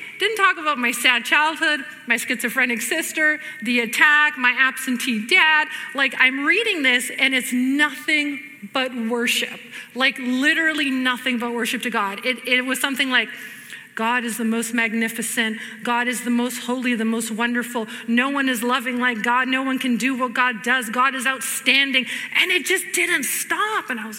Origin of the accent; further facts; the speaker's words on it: Greece; I'm from Greece, and we do infant baptism. Because it's an Orthodox country.